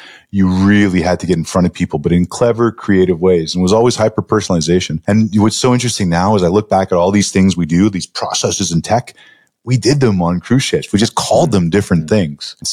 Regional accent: Canada; I'm originally Canadian

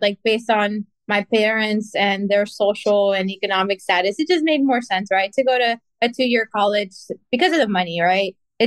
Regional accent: Baytown, Texas, United States; So my parents are originally from Mexico. I was actually born and raised here in Texas, Baytown specifically. So I've been there my whole life, and now I actually live in Clear Lake.

